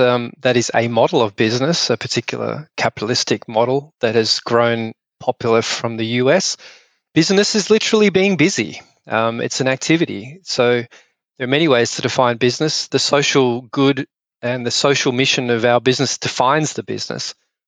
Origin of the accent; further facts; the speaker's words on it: Northern Territory, Australia; My background is that I come from Central Australia. I grew up in the deserts out there